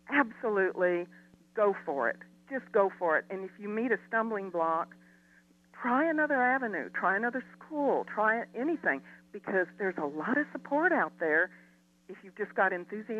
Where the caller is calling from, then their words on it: Mineral Wells, Texas, United States; I'm calling from Mineral Wells, and my daughter in Fort Worth called